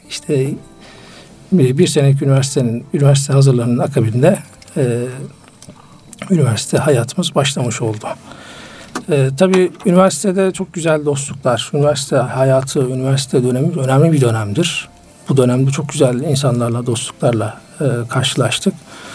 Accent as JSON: {"language": "Turkish", "region": "Istanbul", "country": "Turkey", "tie": "born or raised there", "said": "83 İstanbul doğumluyum. Aslen Bitlisliyim ama doğma büyüme İstanbulluyum."}